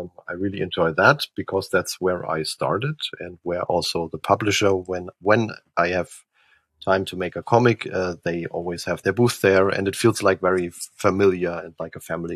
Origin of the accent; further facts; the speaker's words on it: Bavaria, Germany; English is a second language; I grew up in Oberfranken, like in Upper Franconia, which is the most upper and most eastern part of Bavaria.